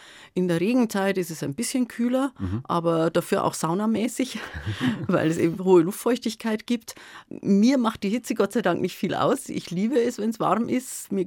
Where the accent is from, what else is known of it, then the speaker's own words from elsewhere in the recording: Bavaria, Germany; Ich bin im Bayerischen Wald aufgewachsen und habe dort meine Schulzeit erlebt, bin in Cham in der Oberpfalz im Gymnasium gewesen, weil es damals in Fichtach, wo ich eigentlich lebte, noch kein Gymnasium gab.